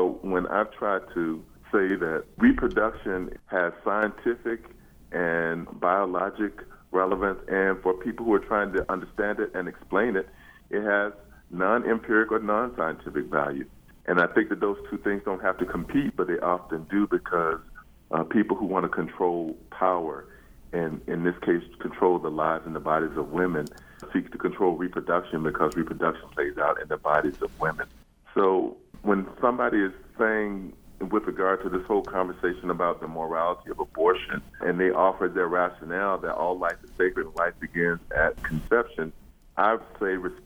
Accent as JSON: {"language": "English", "region": "the South", "country": "United States", "tie": "born or raised there", "moved": "as an adult", "said": "I left the South when I was 18 years old, and growing up in the South and dealing with racism and the limitations that I found that until I left, I like having grown up in the South."}